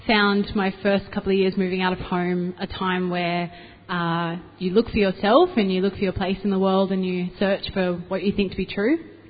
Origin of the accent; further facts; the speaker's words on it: Nowra, New South Wales, Australia; now in Sydney, Australia; I grew up in Nowra, on the south coast, which I was really excited to move to Sydney, but I do miss some things about Nowra